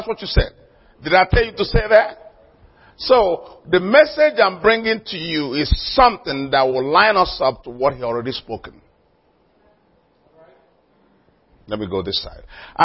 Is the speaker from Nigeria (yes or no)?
yes; Nigeria; English is a second language; Originally, I'm from Nigeria, in case you wonder the accent